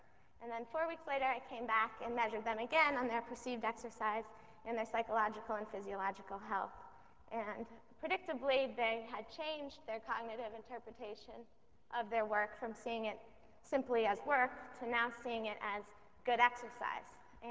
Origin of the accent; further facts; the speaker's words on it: Colorado, United States; 3 of which were in the Boston area and 4 of which were in my home state of Colorado.